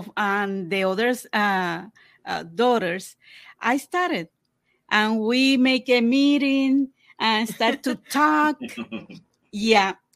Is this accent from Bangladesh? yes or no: no; Puerto Rico; moved away as an adult; now in Minnesota, United States; I came from Puerto Rico 5 years ago to Minnesota.